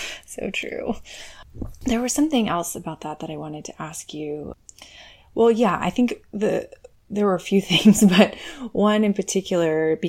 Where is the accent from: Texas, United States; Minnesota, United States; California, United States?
Texas, United States; I mean, so I grew up in Texas, and that's exactly what I observed.